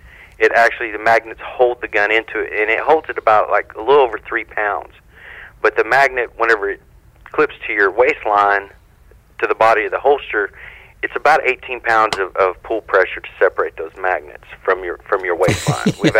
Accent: Abilene, Texas, United States; We're from West Texas out here in Abilene.

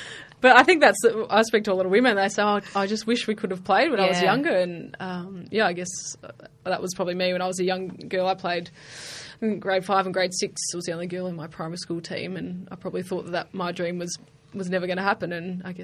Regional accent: Mildura, Victoria, Australia; I grew up in Mildura, and when I was young there wasn't a league

